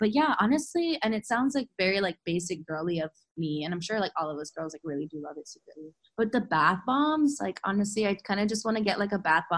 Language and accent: English; Florida, United States; now in Austin, United States; Since I grew up in Florida, we like obviously have hurricanes and crazy storms.